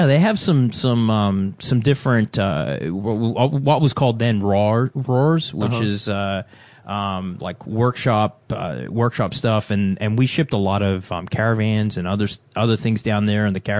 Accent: Christchurch, Canterbury, New Zealand; now in United States; I mean, I'm actually a New Zealander.

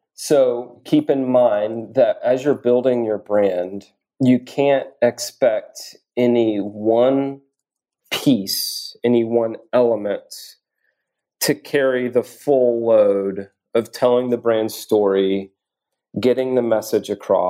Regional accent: the South, United States; the fact that I'm a dad or the fact that I'm a Southerner

